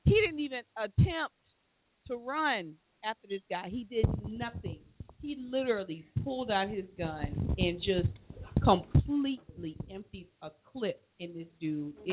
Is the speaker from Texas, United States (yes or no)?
no; Charleston, South Carolina, United States; because you know I'm from the Charleston area